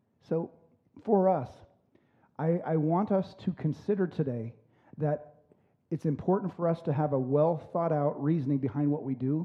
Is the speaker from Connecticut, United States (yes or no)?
no; Reno, Nevada, United States; born and raised in Reno, Nevada, lived here.